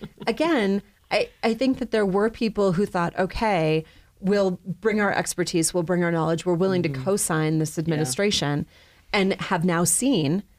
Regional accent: North Dakota, United States; Okay, Doug Burgum, the governor of my home state.

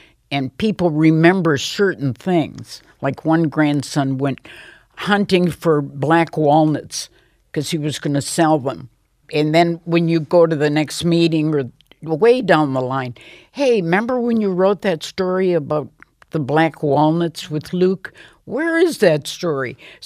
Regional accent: Athens, Attica, Greece; now in Dearborn, United States; When we came to this country from Athens, Greece, I didn't have any grandparents on either side of my family.

